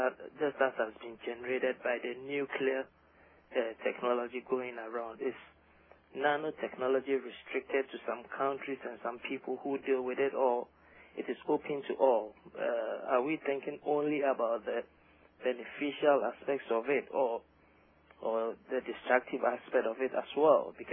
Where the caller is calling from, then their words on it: Richmond, Virginia, United States; I'm calling from Schnabel Engineering in Richmond, Virginia.